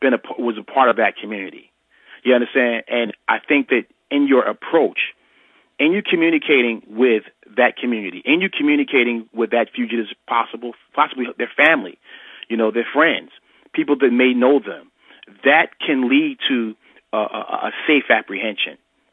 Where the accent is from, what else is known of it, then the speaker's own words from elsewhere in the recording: Newark, New Jersey, United States; You know, I'm born and raised in Newark. I went to several high schools in Newark.